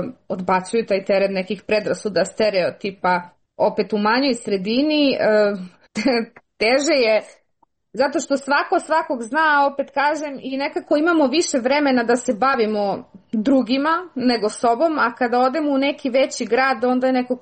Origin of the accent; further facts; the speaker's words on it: Bor, Bor District, Serbia; also born or lived in Belgrade; Ja sam se prvo iz Beograda vratila u Bor, a onda sam se iz Bora vratila u selo koje ima 263 stanovnika po popisu, poslednjem.